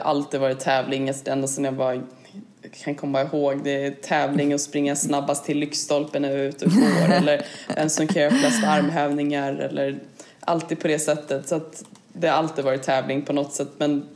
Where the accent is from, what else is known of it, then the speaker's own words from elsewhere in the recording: Lidingö, Stockholm County, Sweden; also born or lived in Switzerland / Italy / Örebro; Sen flyttade vi till Italien och var där i några år. Och sen flyttade vi till Örebro. Spelade i Örebro när pappa var där ner för sin fotbollskarriär. Och sen Stockholm och Lidingö. Men jag har gått i skolan och så vidare, vuxit upp på Lidingö